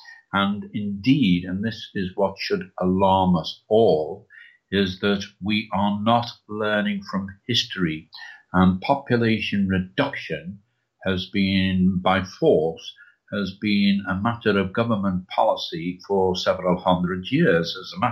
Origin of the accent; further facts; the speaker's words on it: Ireland; Now, I'm not talking as an Irishman who is anti-English or anything like that.